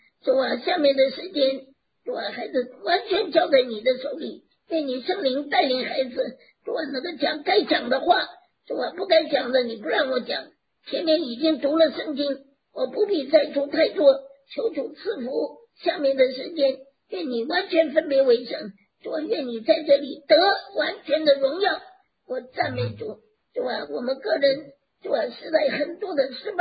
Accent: Fujian, China; also born or lived in Tianjin; 我们是福建人，是福建人。是吧？这个，但是我父母结婚以后，他们就定居在中国的天津，这是北方了，要住在天津，

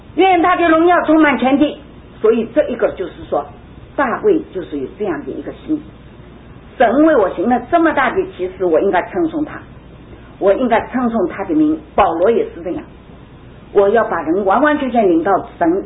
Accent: China; moved away as an adult; now in United States; 像我们这样又老又弱，又是跑到美国来，人看我们是大陆的难民， ABC 也不知道，英文也不会讲，电话英文也不会打啊！

